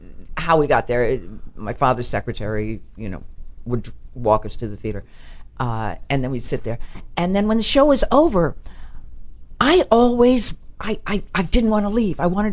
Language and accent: English; New Rochelle, New York, United States; But I grew up in New Rochelle, New York. And so my parents started taking me to Broadway shows when I was a little kid.